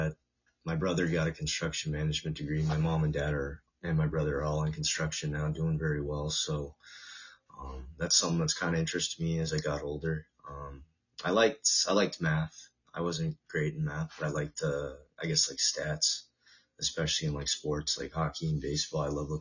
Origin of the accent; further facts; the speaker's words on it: Black Diamond, Washington, United States; Well, I'm from Black Diamond, Washington, which is about 45 minutes outside of Seattle.